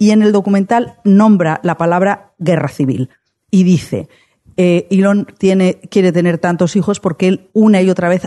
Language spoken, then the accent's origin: Spanish; Madrid, Community of Madrid, Spain; No soy de Burgos, soy de Madrid, pero yo me he bañado toda la vida